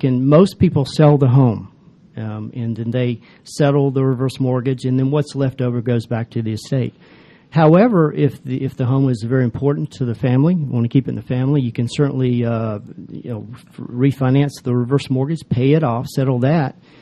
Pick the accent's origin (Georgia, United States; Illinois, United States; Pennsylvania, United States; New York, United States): Georgia, United States; Doraville; I am. Grew up right here in Atlanta. I grew up in Doraville, to be exact, and stay here.